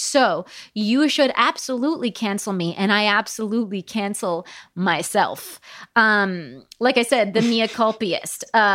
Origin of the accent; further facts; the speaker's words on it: Palm Springs, California, United States; because I grew up in Palm Springs, and the major minority group in Palm Springs was the Mexicans.